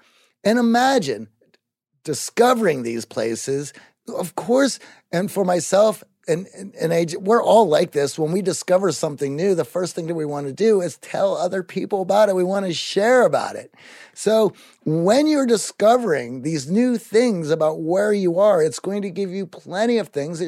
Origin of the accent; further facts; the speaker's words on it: Greensburg, Pennsylvania, United States; So I grew up in Greensburg, Pennsylvania. It's 40 minutes southeast of Pittsburgh, and about an hour from Ohio and West Virginia. And it's in the foothills of the Appalachians.